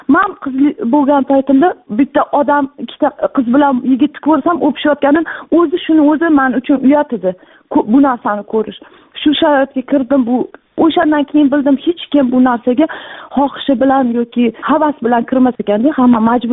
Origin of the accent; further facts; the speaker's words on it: Tashkent, Uzbekistan; now in China; Men o'zi asli Toshkentdanman.